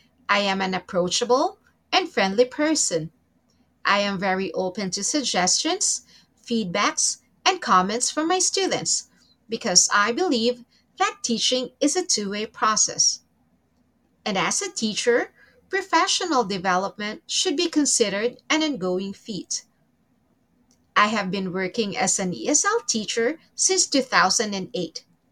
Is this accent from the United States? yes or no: no; Philippines; English is a second language; and I'm from the Philippines.